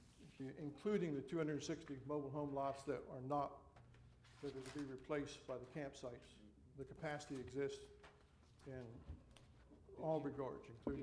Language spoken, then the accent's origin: English; Lincoln, Delaware, United States; I'm an engineer from Lincoln, Delaware.